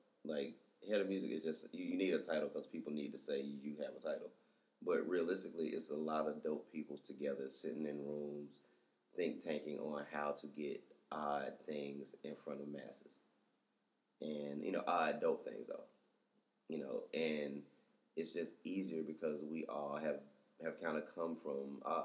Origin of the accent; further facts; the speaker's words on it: Atlanta, Georgia, United States; that's only because I'm from Atlanta and I'm used to getting my information and, you know, at certain places, in certain situations, from people I trust and believe.